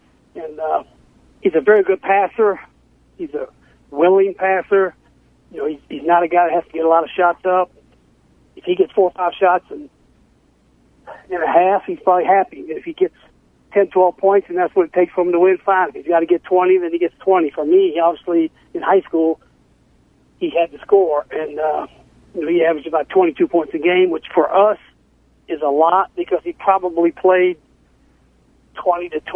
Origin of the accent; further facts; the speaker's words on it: Kentucky, United States; I'm from Kentucky. My dad had season tickets to the games since 1977, and I can tell you how it is there